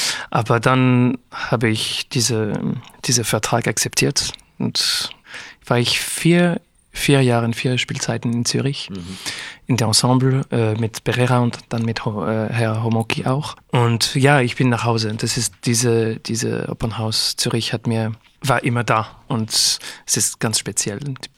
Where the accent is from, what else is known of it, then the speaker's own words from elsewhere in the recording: France; also born or lived in Paris, France / Geneva, Switzerland; now in Switzerland; ich bin in Frankreich und Genf aufgewachsen. Und ich habe die ganze Schule habe ich in der Schweiz gemacht. Und in Genf. Aber für mich, also ich fühle Französisch.